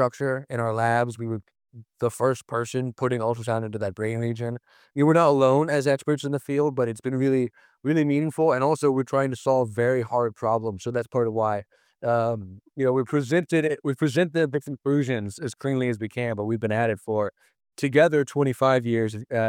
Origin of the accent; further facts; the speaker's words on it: Florida, United States; I'm from Florida. I love the ocean. I scuba dive.